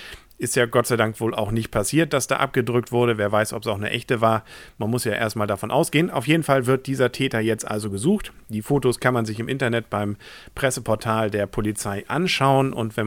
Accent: Kiel, Schleswig-Holstein, Germany; Als Kieler reibt man sich da verwundert die Augen

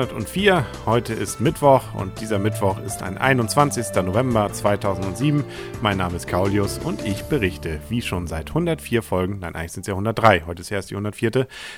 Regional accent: Kiel, Schleswig-Holstein, Germany; als Kieler wahrscheinlich eher unbekannt, weil wir ja in Kiel

